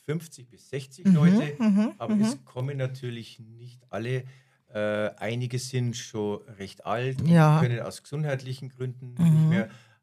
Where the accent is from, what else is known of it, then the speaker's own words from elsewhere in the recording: Traunstein, Bavaria, Germany; Und so bin ich dann in meiner Heimatstadt Traunstein im Jahre 1989